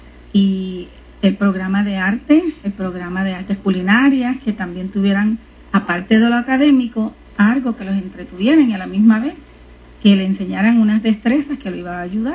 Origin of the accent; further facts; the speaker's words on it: Puerto Rico; moved away as an adult; now in Lakeland, United States; Bueno, yo me mudé de Puerto Rico hacia Lakeland hace aproximadamente 4 años